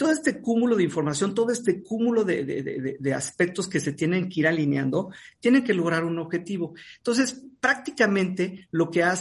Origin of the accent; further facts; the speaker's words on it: Mexico; como buenos mexicanos